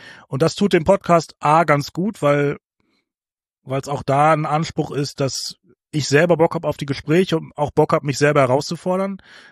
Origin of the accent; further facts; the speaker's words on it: North Rhine-Westphalia, Germany; Meine Eltern sind so ein ganz klassischer, wir wählen SPD, weil wir kommen aus dem Pott-Haushalt und that's it.